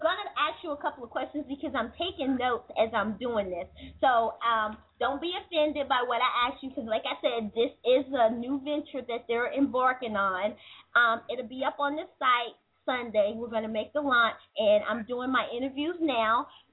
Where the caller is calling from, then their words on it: New York, United States; I'm calling you from New York.